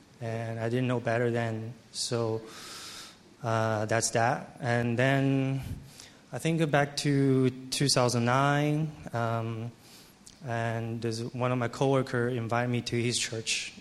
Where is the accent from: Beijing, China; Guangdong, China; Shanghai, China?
Shanghai, China; moved away as an adult; now in Canada; I was born in Shanghai and was a non-Christian family. And up until I was 19, 18, when I moved to Canada